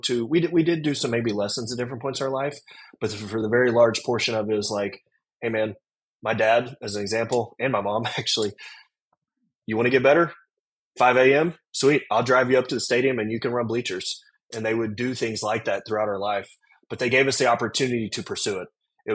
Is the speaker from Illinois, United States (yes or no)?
no; Sherman, Texas, United States; born there; So I was born in Sherman, Texas, even a little further north, as close as you can get to the Oklahoma border.